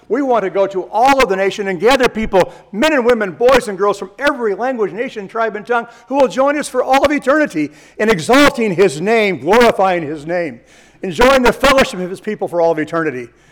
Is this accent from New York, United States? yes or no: no; Illinois, United States; And growing up in Illinois, all you think about is corn fields.